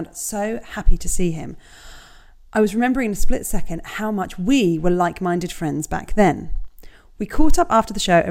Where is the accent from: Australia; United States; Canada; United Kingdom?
United Kingdom; Because we're very British.